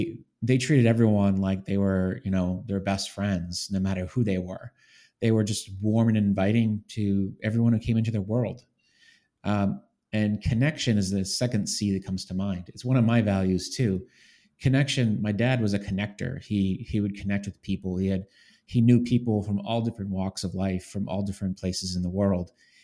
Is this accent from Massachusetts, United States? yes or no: yes; Boston, Massachusetts, United States; Yeah, believe it or not, I grew up in the Boston area, in the suburbs. And so born and raised here by a family.